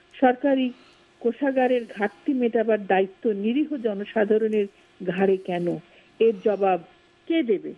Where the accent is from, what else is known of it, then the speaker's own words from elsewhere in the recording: Dhaka, Dhaka Division, Bangladesh; আমি ঢাকার